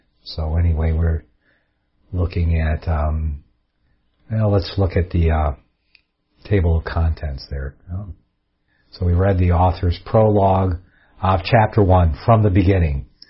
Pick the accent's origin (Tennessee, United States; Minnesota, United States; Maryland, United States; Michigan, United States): Michigan, United States; I'm from Michigan, so I know what the weather's like over there in Wisconsin. Kind of the same in Michigan.